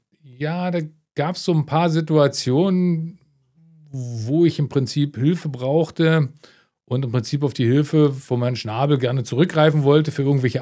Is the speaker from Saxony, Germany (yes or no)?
yes; Boxberg, Saxony, Germany; Tatsächlich bin ich in Boxberg geboren. Also in Bad Muskau damals noch.